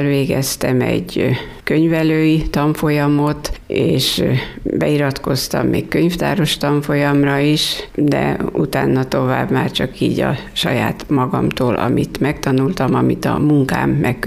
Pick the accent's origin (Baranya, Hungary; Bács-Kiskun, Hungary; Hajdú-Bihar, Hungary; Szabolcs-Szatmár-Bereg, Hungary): Bács-Kiskun, Hungary; Harkakötöny; now in Kiskunhalas, Hungary; Harka kötényből származom. Ott jártam iskolába, és későbbiekben, mikor már férjhez mentem, utána kerültem ide Kiskunhalasra.